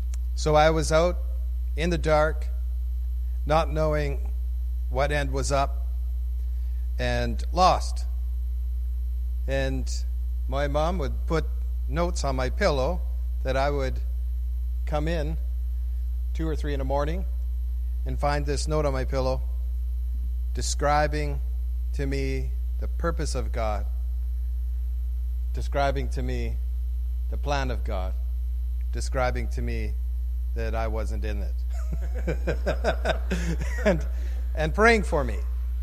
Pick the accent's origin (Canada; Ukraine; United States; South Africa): Canada; Fort St. John, British Columbia; Actually, I grew up in Fort St. John, and I was a redneck.